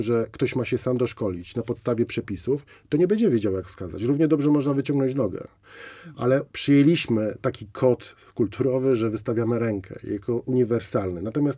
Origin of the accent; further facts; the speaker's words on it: Łódź, Łódź Voivodeship, Poland; A robi to człowiek na przykład tak jak ja z Łodzi.